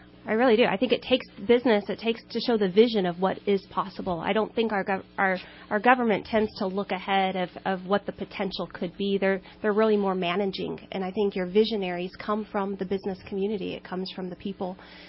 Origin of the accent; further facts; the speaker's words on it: Tennessee, United States; I came from Tennessee.